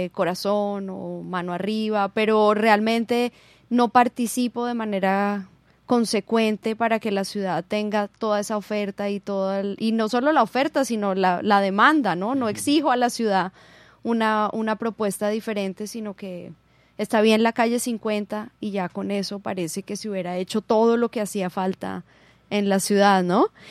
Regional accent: Barranquilla, Atlántico, Colombia; todos los que somos ciudadanos barranquilleros.

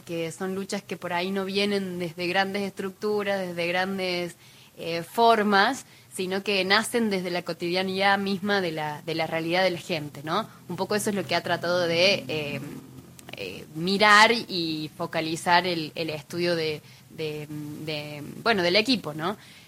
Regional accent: La Rioja, Argentina; now in Córdoba, Argentina; Yo soy de La Rioja, de acá. Y me fui a Córdoba a estudiar y bueno, ahora estoy trabajando en la universidad de allá.

